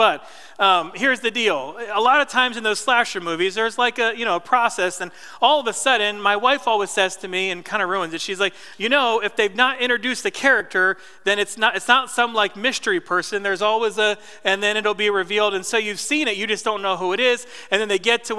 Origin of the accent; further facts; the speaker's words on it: New Jersey, United States; Growing up in New Jersey, there was this, we called it the Christian corn maze, but it wasn't.